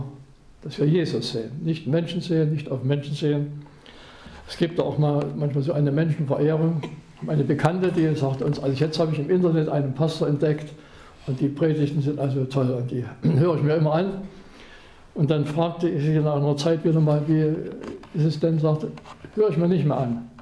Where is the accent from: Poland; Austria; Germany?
Germany; Chemnitz, Saxony; In Sachsen gab es einen Jugendwart am Rande meiner Heimatstadt Chemnitz.